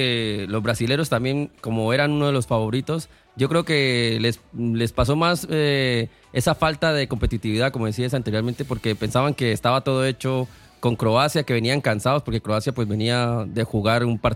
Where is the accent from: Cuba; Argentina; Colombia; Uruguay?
Colombia; como colombiano, obviamente me hubiese gustado que estuviese Colombia